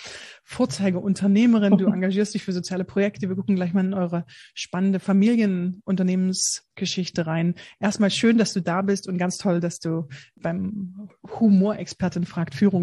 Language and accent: German; Bitterfeld-Wolfen, Saxony-Anhalt, Germany; weil ich komme ursprünglich aus Sachsen-Anhalt, Bitterfeld-Wolfen.